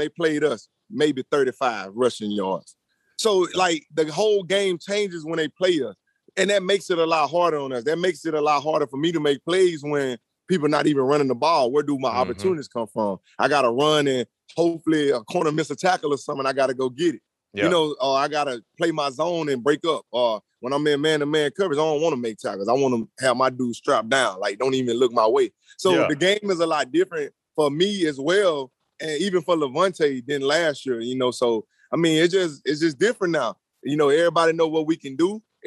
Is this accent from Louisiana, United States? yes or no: yes; Louisiana, United States; he that guy that when you growing up in Louisiana, man, I ain't gonna lie, he like God around there.